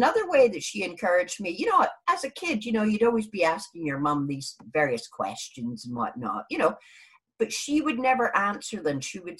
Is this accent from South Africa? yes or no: no; New York, United States; now in Scotland, United Kingdom; you'll probably hear from my accent, I'm not actually from Britain originally. Yeah. I lived in New York State for 10 years.